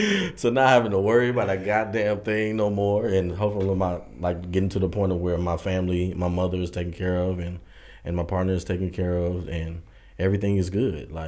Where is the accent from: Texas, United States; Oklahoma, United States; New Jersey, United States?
Texas, United States; Pflugerville; I'm from Austin, Pflugerville to be exact. 6-0 in the building. But anyway, one thing I love about home is definitely the food, especially breakfast tacos.